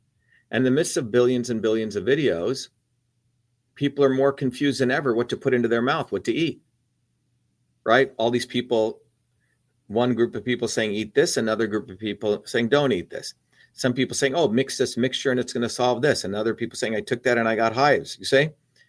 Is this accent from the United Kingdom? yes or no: no; India; also born or lived in United States; growing up in India